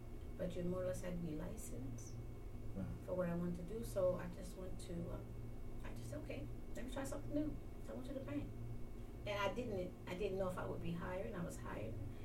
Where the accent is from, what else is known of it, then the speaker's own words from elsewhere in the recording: Ohio, United States; oh, I'm from Ohio. We just purchased a house out here off of close to Lamon Pecos.